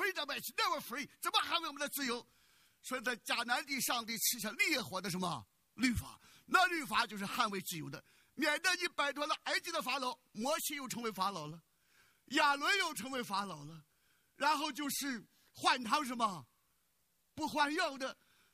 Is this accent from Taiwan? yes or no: no; China; 我们从大陆来的啊